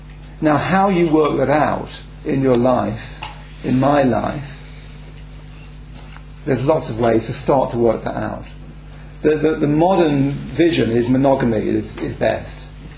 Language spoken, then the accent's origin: English; West Midlands, United Kingdom; I come from Warwickshire, and I have a very large family